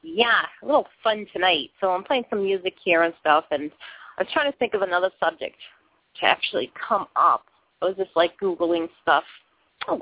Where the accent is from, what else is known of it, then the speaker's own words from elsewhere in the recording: Boston, Massachusetts, United States; since I am from Boston, I kind of lived in the place where they filmed Good Will Hunting, and he played someone from South Boston, and I lived around that way